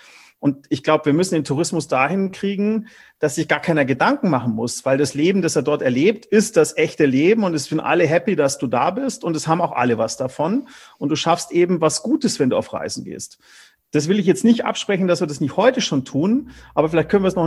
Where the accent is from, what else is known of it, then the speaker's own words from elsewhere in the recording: Germany; Als Deutscher natürlich Berlin.